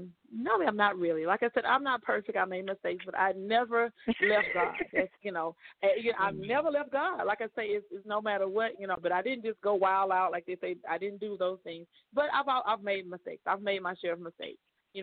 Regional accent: Maryville, Louisiana, United States; now in Lake Charles, United States; I was from a little town called Maryville, Louisiana, maybe about 1,200 people there. We had one school, kindergarten through 12th, went to the same school. So I was from very, very country town.

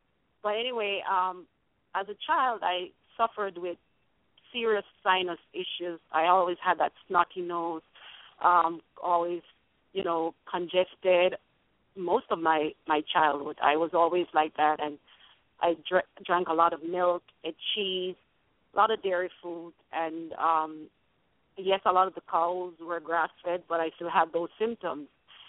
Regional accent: Jamaica; also born or lived in England; oh, growing up in Jamaica, mostly everything was organic, and we took it for granted. And in England, I didn't hear GMO and all that.

